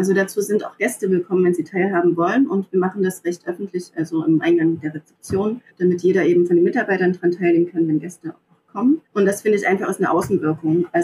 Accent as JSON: {"language": "German", "country": "Germany", "said": "oft werde ich gefragt, wo und aus welchem Land kommen Sie? Ich so, aus Deutschland."}